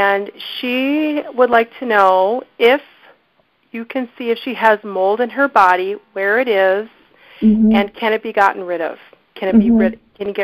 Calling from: Minneapolis, Minnesota, United States; I'm calling from Minneapolis.

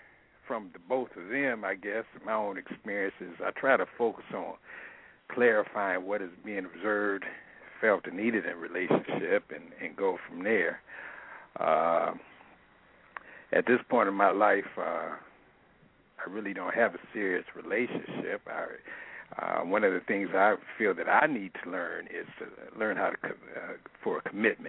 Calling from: Toledo, Ohio, United States; from Toledo.

